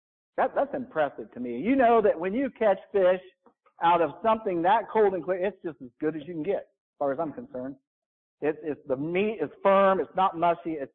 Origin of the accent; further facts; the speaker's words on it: Indiana, United States; As you know, I'm from Indiana, and it just seemed like every creek and tributary and river just like looked like chocolate milk.